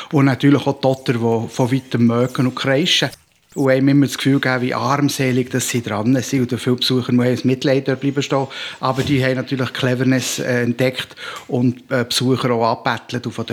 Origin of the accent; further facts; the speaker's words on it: Egypt; also born or lived in Canada; Ich bin ursprünglich in Kanada geboren, in Ägypten aufgewachsen